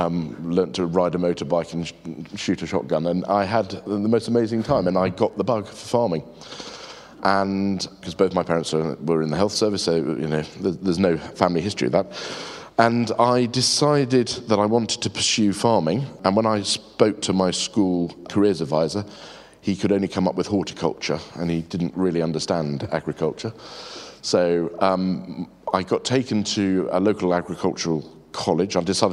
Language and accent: English; Chislehurst, London, United Kingdom; I grew up in suburbia, really. I mean, I grew up in Chislehurst in Kent, and that's... and.